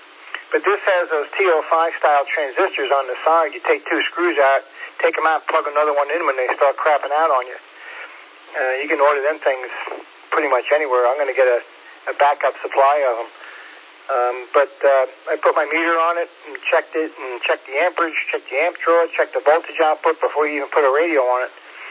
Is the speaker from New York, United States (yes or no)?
yes; Long Island, New York, United States; Okay, yeah, I grew up on Long Island.